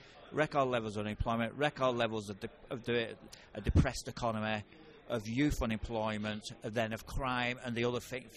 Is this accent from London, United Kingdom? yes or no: no; Salford, North West England, United Kingdom; Well, Salford in the late 70s, 1970s, 1980s became an area of very high unemployment.